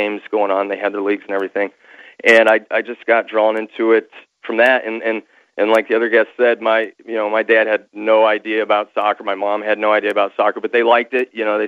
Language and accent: English; Illinois, United States; I came from a college town in I'm from the South, by the way, so okay. I'm glad to be on a North Carolina show. Southern Illinois, by the way.